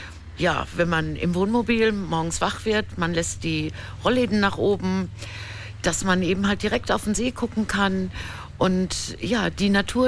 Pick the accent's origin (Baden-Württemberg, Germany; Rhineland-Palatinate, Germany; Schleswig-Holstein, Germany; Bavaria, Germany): Schleswig-Holstein, Germany; Dänischenhagen; Wir kommen aus Dänischen Hagen